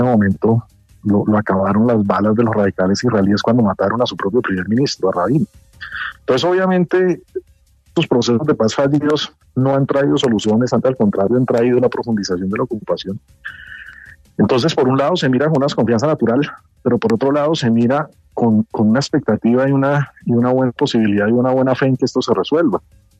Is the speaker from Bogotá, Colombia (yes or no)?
no; Cúcuta, Norte de Santander, Colombia; Mira, sí, en efecto, soy cucuteño.